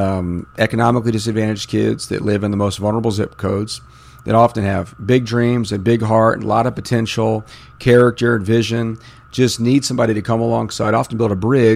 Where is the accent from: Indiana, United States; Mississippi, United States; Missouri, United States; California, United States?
Indiana, United States; Wabash; Hoosier my whole life, born and raised in Northern Indiana, born in Wabash, and graduated from Wawasee High School